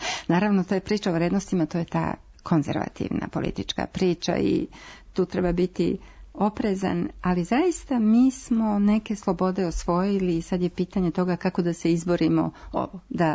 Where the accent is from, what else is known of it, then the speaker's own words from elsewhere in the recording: Sarajevo, Federation of Bosnia and Herzegovina, Bosnia & Herzegovina; Ja sam iz Sarajeva